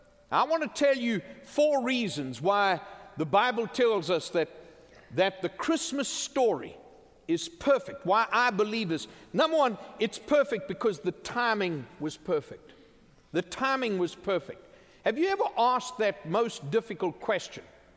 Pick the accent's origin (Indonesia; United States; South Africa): South Africa; KwaZulu-Natal; I don't understand that why would I have grown up in Zululand in Africa? Why would I come from Africa? Why would I be born in Africa? Why would I go to boarding school in Africa?